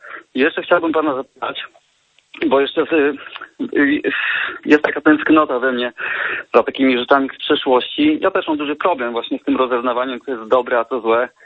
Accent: Subcarpathian Voivodeship, Poland; jestem z Podkarpacia.

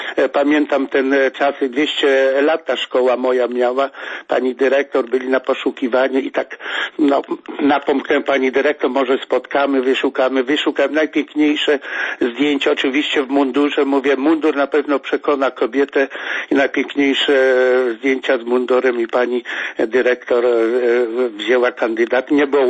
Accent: Korne, Pomeranian Voivodeship, Poland; Ja pochodzę z miejscowości Korny

